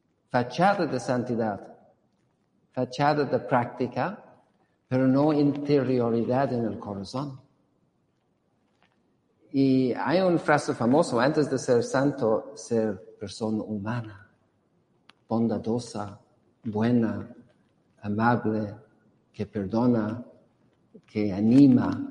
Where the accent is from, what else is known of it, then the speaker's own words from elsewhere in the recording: Ireland; Yo soy irlandés